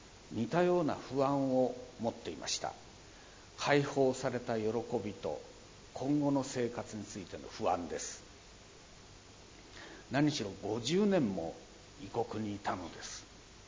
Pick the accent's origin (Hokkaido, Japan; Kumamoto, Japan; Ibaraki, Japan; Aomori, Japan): Aomori, Japan; Tsugaru; 父も南京から帰ってきまして、故郷の津軽でみんなで一緒に暮らすことができるようになりました。